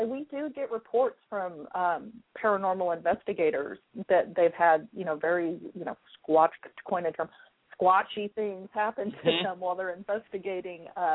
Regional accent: California, United States; I grew up north of San Francisco. I grew up in Northern California.

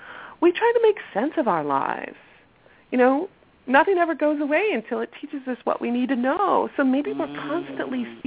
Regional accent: Ohio, United States; So my beginning is I was born and raised in Ohio, and I followed the whole mindset of I was a child of the 70s.

